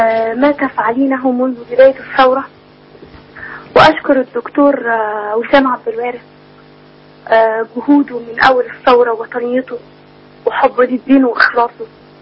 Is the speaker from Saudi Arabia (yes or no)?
no; Egypt; احنا مصريين